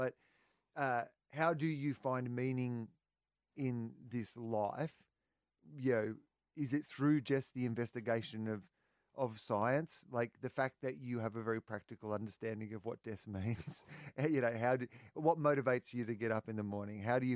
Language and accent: English; Australia; being an Australian summer